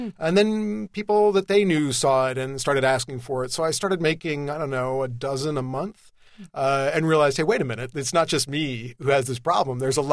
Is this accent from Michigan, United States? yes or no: no; California, United States; I grew up in Southern California, probably had my first wine at a reasonably illegal age.